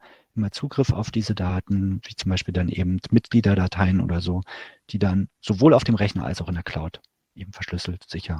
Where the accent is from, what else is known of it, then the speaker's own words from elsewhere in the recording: Berlin, Germany; was für mich als Berliner dann eben auch ganz toll ist, dass ich nicht extra nach Freiburg fahren muss